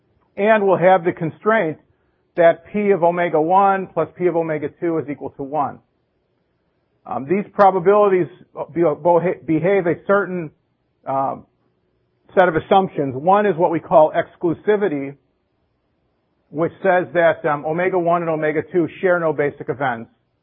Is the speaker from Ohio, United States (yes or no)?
no; Chicago, Illinois, United States; it used to be that I come from Chicago, and people used to vote. We used to be very famous in Chicago that the city of Chicago was a Democratic city